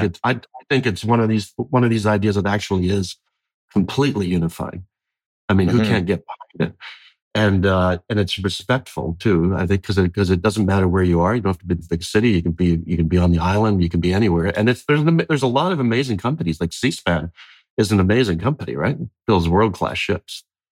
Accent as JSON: {"language": "English", "town": "Toronto", "region": "Ontario", "country": "Canada", "tie": "born or raised there", "also_born_or_lived": "Scotland, United Kingdom", "said": "Came from the Toronto where I grew up. Came out here and I'd never seen the ocean. I couldn't believe. I was born in Scotland, so I'd seen the ocean, but I'd never seen an ocean I'd want to swim in."}